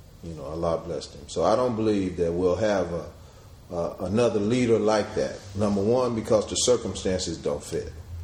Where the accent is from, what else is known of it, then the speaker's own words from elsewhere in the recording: Danville, Illinois, United States; Okay, yeah, I'm from Danville originally, Illinois. So I've got family still in Chicago, out on the south side